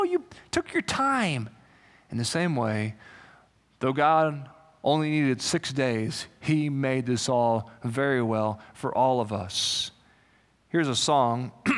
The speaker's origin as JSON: {"language": "English", "town": "Salina", "region": "Kansas", "country": "United States", "tie": "born or raised there", "said": "I grew up in Kansas, and from Salina, Kansas to Denver, Colorado on Interstate 70, I think you might be able to see some Denver from Salina."}